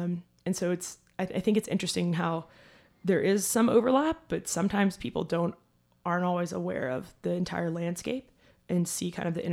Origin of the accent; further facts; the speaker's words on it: the South, United States; now in Boulder, United States; growing up in the South, sometimes there's this mentality or kind of arrogance that comes off from people of like them being holier than thou. And I remember when I moved to Boulder